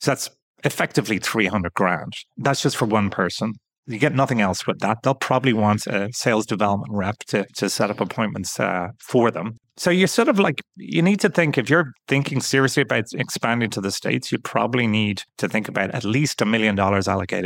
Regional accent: Ireland; I think being Irish, you typically root for the underdogs.

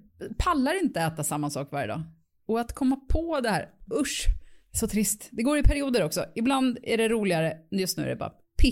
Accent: Bromma, Stockholm County, Sweden; jag är uppvuxen i Bromma

